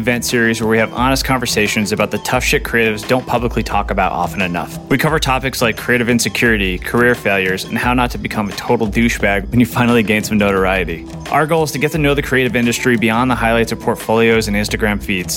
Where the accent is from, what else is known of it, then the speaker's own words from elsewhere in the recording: New York, United States; And I'm from New York and people bring their kids everywhere, so I didn't realize that would be an issue.